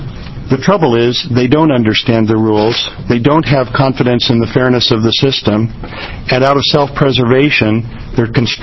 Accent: Ashland, Oregon, United States; I'm a broker from Ashland, Oregon.

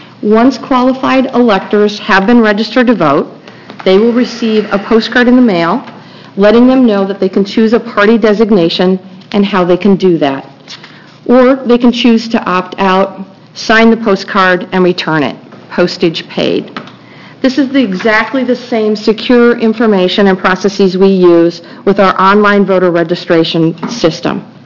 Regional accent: Minnesota, United States; now in Oregon, United States; also happens to be my home state where I grew up, Minnesota

